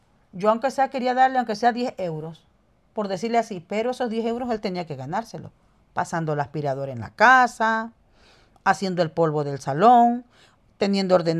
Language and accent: Spanish; Ecuador; Yo, sin ir muy lejos, que me crié en Ecuador, que es América Latina